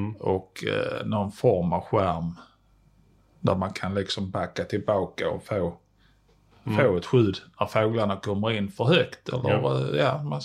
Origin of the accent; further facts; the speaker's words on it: Skåne, Sweden; accent: Scanian; Jag pratar ganska grov skånska